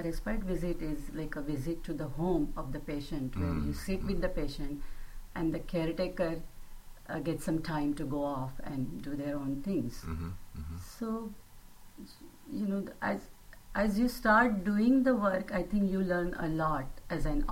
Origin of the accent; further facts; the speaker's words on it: Mumbai, Maharashtra, India; moved away; Originally, I'm from Mumbai, India, and I'm living in this country for 43 years.